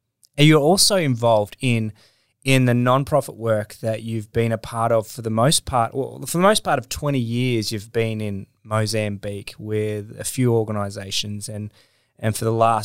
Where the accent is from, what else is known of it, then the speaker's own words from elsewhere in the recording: Queensland, Australia; I've been in Queensland this whole time, and the experience as a Queenslander